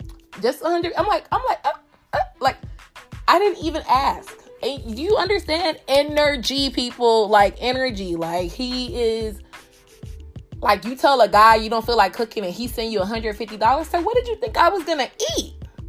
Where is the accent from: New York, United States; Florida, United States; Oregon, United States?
Florida, United States; Miami; I'm from Miami.